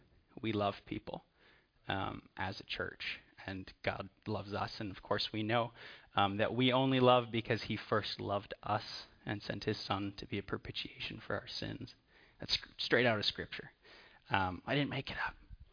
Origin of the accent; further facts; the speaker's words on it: Wisconsin, United States; You could just tell when I said that I'm from Wisconsin